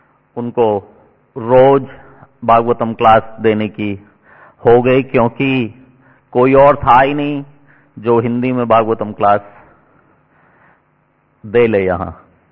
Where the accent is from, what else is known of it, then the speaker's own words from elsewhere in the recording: Delhi, India; now in Vancouver, Canada; मैं दिल्ली का रहने वाला हूं। पिछले 26 साल से वैंकूवर कनाडा में रहता हूं।